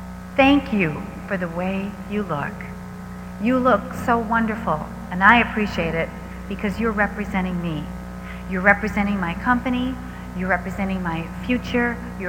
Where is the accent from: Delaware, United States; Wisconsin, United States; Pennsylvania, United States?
Wisconsin, United States; I'm from Wisconsin. We don't eat, I mean, this Texas food.